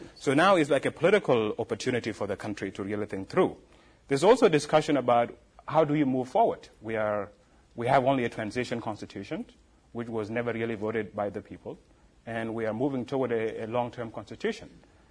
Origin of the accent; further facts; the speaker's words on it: Jonglei, South Sudan; And last week I was in my home state, in Jonglei State.